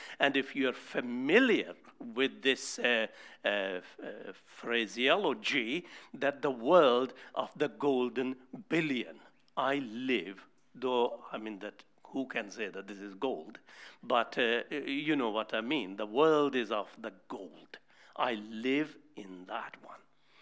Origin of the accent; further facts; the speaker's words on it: Pakistan; I grew up in Pakistan, not always though, but a lot of my life I lived